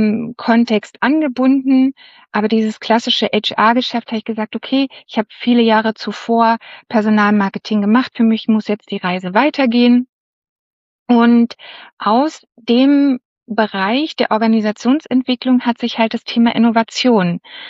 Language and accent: German; Berlin, Germany; auch als Berlinerin für die Charité zu arbeiten